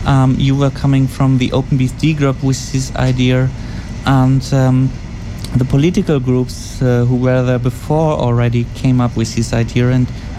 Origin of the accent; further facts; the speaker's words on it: Bonn, North Rhine-Westphalia, Germany; I think this is the point where I have to admit that I'm also from Bonn.